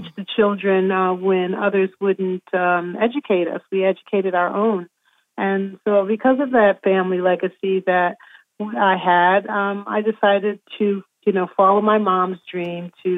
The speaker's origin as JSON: {"language": "English", "town": "Springfield", "region": "Massachusetts", "country": "United States", "tie": "born or raised there", "said": "And there was one that happened to be in my hometown, Springfield, Mass. And I applied for it, and I got it. And it was a brand new theater in my hometown"}